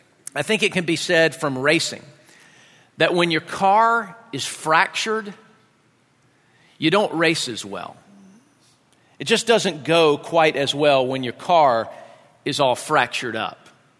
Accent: Georgia, United States; So I didn't know any of those things, even though I'm from Georgia.

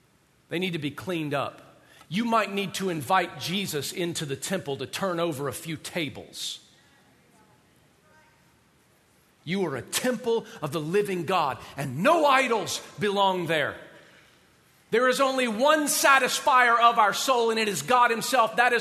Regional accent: the South, United States; My connection to them is not because I'm originally from the South.

